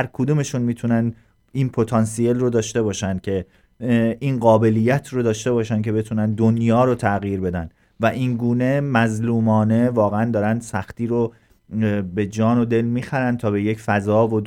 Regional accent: Iran; حداقل ما که ایرانی هستیم

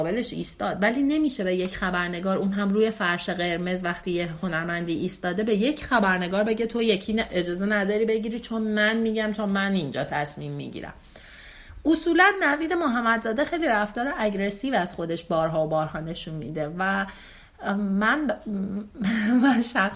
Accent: Iran; در اون جایی که ما به دنیا اومدیم، خیلیامون بزرگ شدیم، رشد کردیم، دوره های رشد اجتماعیمون رو طی کردیم، مدرسه رفتیم، دانشگاه رفتیم، کار کردیم،

